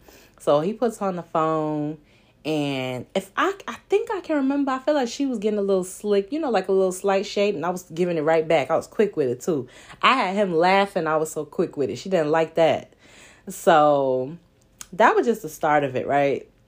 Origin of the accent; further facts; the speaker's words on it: New York, United States; accent: New York; of course, cracking on my New York accent that I didn't know I had at the time